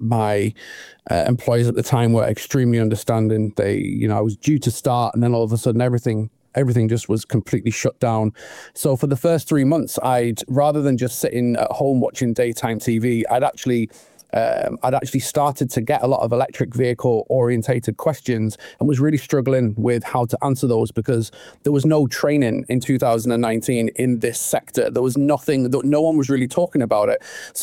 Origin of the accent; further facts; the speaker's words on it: North East England, United Kingdom; I'm from County Durham.